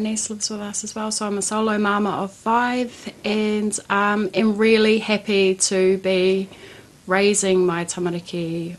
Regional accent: Masterton, Wellington, New Zealand; I am born and raised in Masterton, Whakaoriori.

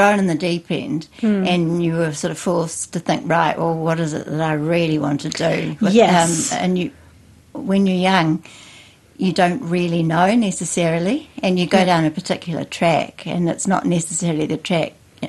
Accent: Wellington, New Zealand; also born or lived in Auckland; now in Wairarapa, New Zealand; And I was originally from Wellington, very much a Wellingtonian, then moved to Auckland, and then 20 years ago, my husband and I and our two children moved to the Wairarapa.

